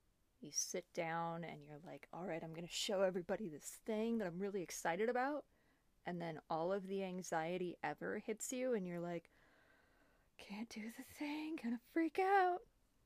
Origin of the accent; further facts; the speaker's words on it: United States; accent: American; I am an American, clearly, by my accent, if you couldn't tell.